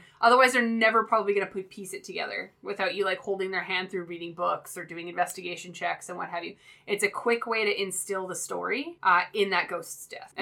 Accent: Canada; We're from Canada, but we still sound weird.

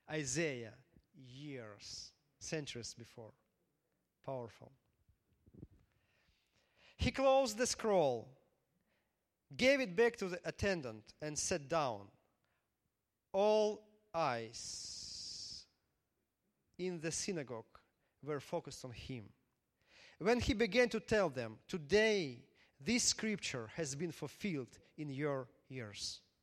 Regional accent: Mykolaiv, Mykolaiv Oblast, Ukraine; he was born in Nikolaev, Ukraine. I'm from Nikolaev, Ukraine. I saw his place where he was born.

